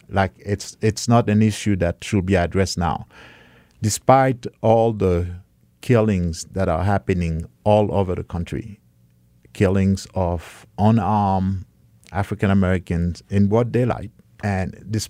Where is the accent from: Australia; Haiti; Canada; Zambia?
Haiti; now in United States; And I'm from Haiti. I was born in Haiti. And I came to this country 35 years ago